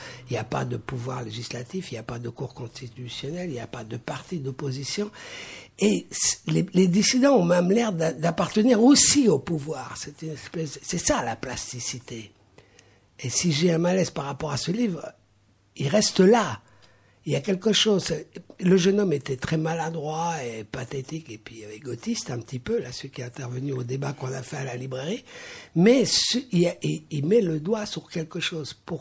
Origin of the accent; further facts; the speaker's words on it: Belgium; je suis belge moi aussi.